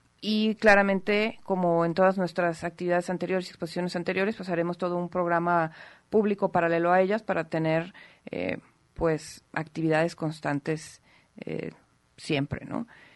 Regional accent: Guadalajara, Jalisco, Mexico; nosotros como jaliscienses, como tapatíos, vayamos más seguido, ¿no?, al museo.

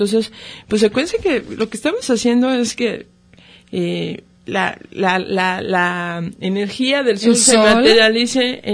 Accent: Mexico

